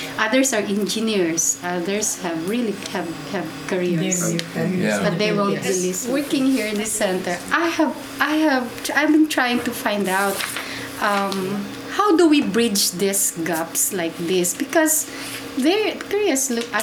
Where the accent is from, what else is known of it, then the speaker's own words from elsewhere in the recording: Philippines; my opinion will not matter because I'm Filipino.